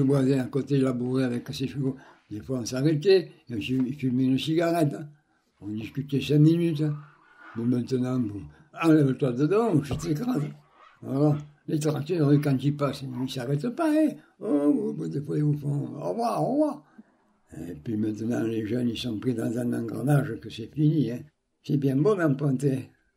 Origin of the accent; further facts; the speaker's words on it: Beaurières, France; born there; Je suis né à Beaurières, en 1920, le 8 novembre 1920. Quartier de Souillères.